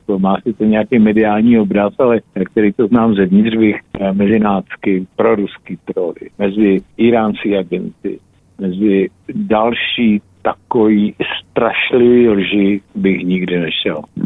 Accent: Moravský Písek, South Moravian Region, Czechia; also born or lived in Kyjov; Tam jsem se narodil, ale já jsem ještě z menší vsi, která je tam kousek, kterou nikdo nezná, jmenuje se Moravský Písek, tam není víno, není to vinařská oblast, ale je tam Slivovica

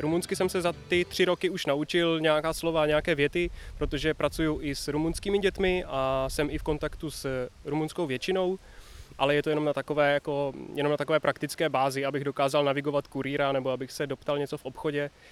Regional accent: Třinec, Moravian-Silesian Region, Czechia; Já jsem původem z Třince a v Brně jsem studoval vysokou školu.

